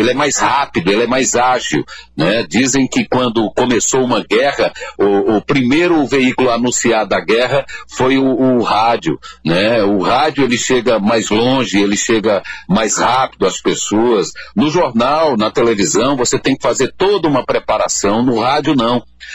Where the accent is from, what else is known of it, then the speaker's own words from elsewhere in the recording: Petrolina, Pernambuco, Brazil; moved away as an adult; eu saí de Petrolina com a mão na frente e outra atrás, essa é a verdade. Eu saí de Petrolina muito novo, recém-casado, com filho.